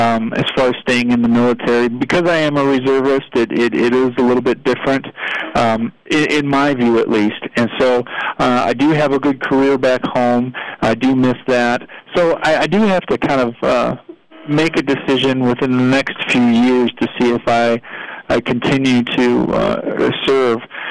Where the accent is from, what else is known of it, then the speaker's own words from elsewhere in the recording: Lansing, Illinois, United States; also born or lived in Hammond, Indiana; I was born in Hammond, Indiana, and I was raised in Lansing, Illinois. My family is from the south side of Chicago, and so I was born in Indiana, and I was raised in Illinois